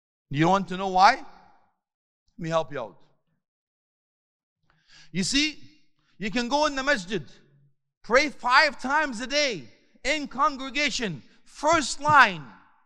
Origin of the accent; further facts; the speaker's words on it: Canada; I'm sorry, I come from Canada.